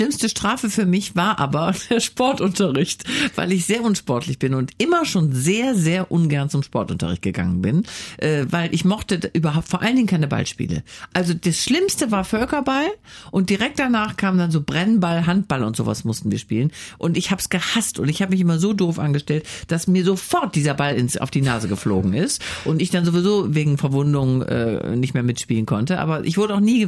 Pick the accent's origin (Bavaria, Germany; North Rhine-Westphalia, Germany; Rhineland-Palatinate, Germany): North Rhine-Westphalia, Germany; Wuppertal; Aber in Wuppertal ist meine Heimat. Also wenn ich nach Wuppertal komme